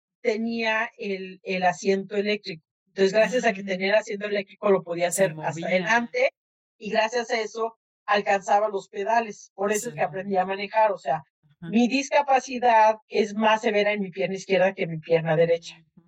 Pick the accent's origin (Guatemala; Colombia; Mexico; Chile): Mexico; born there; aquellos que vivimos acá, sobre todo los que nacimos en México, por ser ya tantos los que somos de México